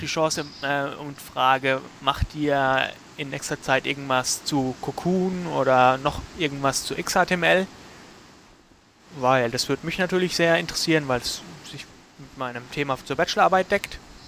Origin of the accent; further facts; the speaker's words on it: Paderborn, North Rhine-Westphalia, Germany; ich komme aus Paderborn und studiere dort Informatik.